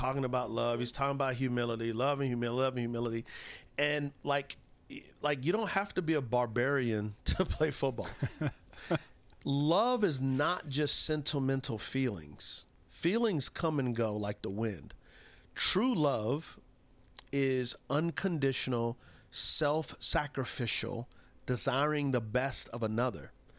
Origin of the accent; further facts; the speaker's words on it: San Antonio, Texas, United States; So I was asked to run out the flag in my hometown of San Antonio, which is great.